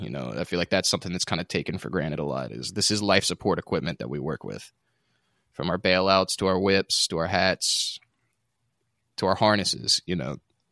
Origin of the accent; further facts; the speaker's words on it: the South, United States; I'm a bit of a hockey fan, even though I'm from the South.